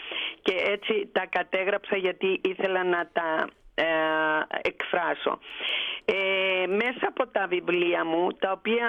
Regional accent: Greece; εμείς οι Έλληνες έχουμε ένα χάρισμα μεγάλο όλοι

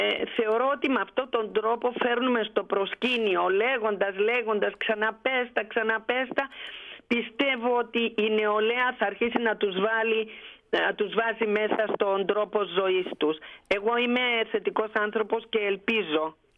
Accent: Greece; εμείς οι Έλληνες έχουμε ένα χάρισμα μεγάλο όλοι

